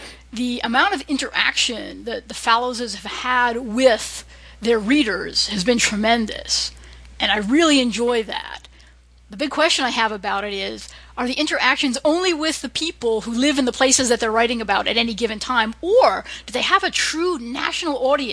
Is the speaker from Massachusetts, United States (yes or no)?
yes; Somerville, Massachusetts, United States; sometimes I don't even say I'm from Somerville. I say I'm from Spring Hill.